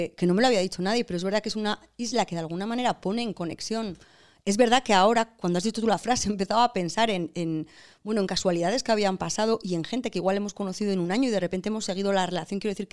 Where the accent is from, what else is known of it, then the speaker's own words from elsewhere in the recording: San Sebastián, Basque Country, Spain; nosotras venimos de Donosti.